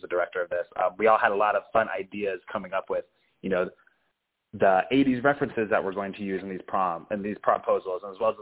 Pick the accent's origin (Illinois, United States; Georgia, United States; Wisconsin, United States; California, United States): Georgia, United States; My time growing up in Georgia.